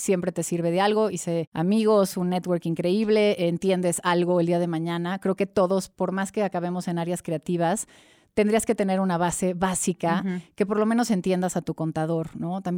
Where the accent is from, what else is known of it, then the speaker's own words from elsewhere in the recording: Mexico City, Mexico; Nosotros crecimos en San Ángel.